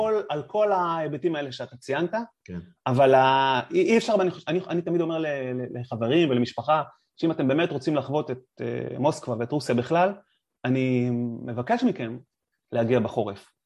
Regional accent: Jerusalem, Jerusalem District, Israel; now in Moscow, Russia; אומנם גדלתי בירושלים, וחוויתי את החורף הירושלמי ושלג ומינוס קטן

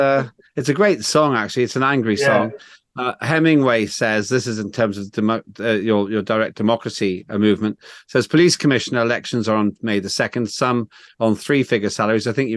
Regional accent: Northern Ireland, United Kingdom; my life experience growing up in Northern Ireland and then being centrally involved in the peace process.

